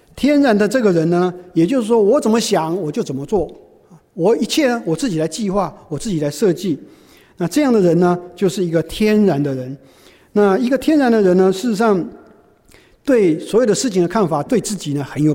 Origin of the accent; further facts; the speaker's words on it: China; 否则，我们中国人听了这个话，会觉得真的是大逆啊，不孝啊